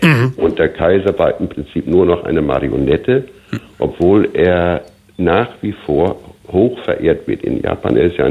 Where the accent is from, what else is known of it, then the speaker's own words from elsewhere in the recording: Lower Saxony, Germany; now in Berlin, Germany; Ich bin in Ostfriesland geboren und aufgewachsen und mich zog es immer in die weite Welt hinein